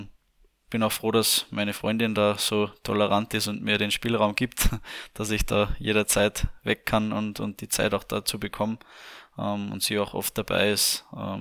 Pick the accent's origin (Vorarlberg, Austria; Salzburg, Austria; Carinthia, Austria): Salzburg, Austria; Leogang; Ja, wie bei den meisten einfach früher bei uns in Leogang gibt es mittlerweile eigentlich 3-4 Fußballplätze.